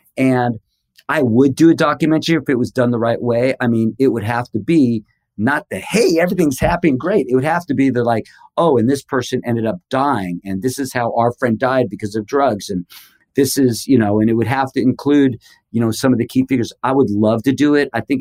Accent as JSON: {"language": "English", "country": "United States", "tie": "born or raised there", "said": "I grew up with in America, we had like Captain Kangaroo and Mr. Rogers and Sesame Street."}